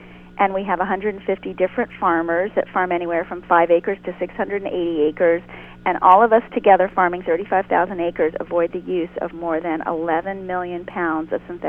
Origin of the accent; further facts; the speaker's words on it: New York City, New York, United States; Well, I was born in Brooklyn.